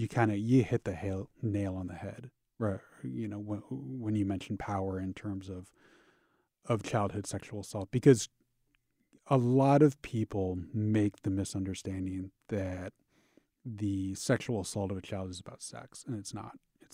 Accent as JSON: {"language": "English", "town": "St. Louis", "region": "Missouri", "country": "United States", "tie": "born or raised there", "said": "When I was growing up in St. Louis, in the fifth grade, we did a field trip to the old St. Louis courthouse that is in the shadow of the arch"}